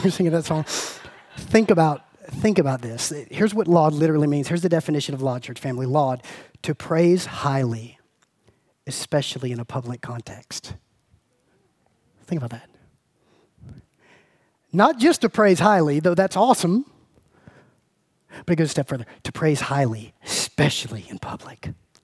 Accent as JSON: {"language": "English", "region": "Georgia", "country": "United States", "tie": "born or raised there", "said": "I mean, I grew up in South Georgia. I used to hear ladies say, oh, Lord."}